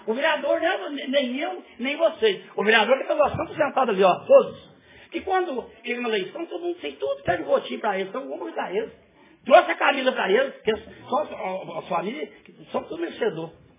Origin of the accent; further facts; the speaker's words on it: Córrego Fundo, Minas Gerais, Brazil; Eu, na minha cidade, eu sou de Córrego Fundo